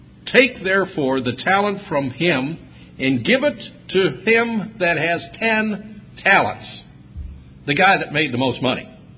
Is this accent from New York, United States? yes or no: yes; Irondequoit, New York, United States; I remember when I was growing up in Irondequoit, New York, I was sort of a jerk as a kid